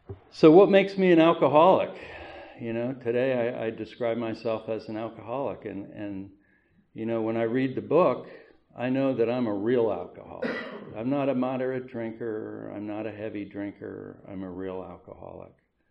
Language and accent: English; Doylestown, Pennsylvania, United States; I was born in Doylestown, Bucks County. I lived on a farm out back when there were farms outside of Doylestown.